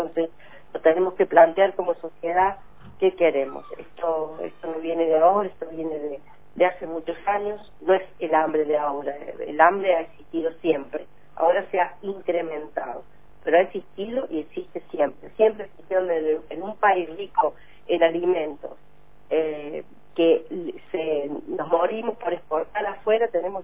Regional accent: Argentina; como argentinos

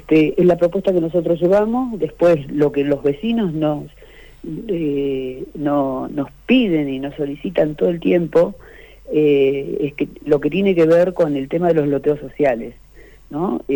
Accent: Cutral Có, Neuquén, Argentina; moved away; Yo vengo de la ciudad de Cutralcón, donde no tenemos río. Por supuesto que hace muchos años que no vivo allá, pero voy todo el tiempo

